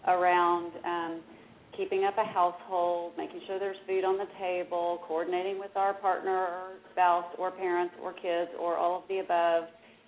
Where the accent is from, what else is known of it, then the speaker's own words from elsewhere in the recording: Dallas, Texas, United States; But my background is I am from Dallas. I'm a Dallas native